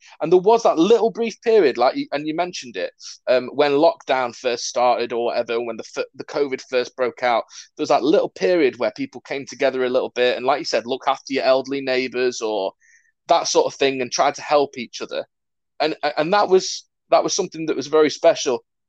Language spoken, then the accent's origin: English; England, United Kingdom; I'm English, but I'm actually half Irish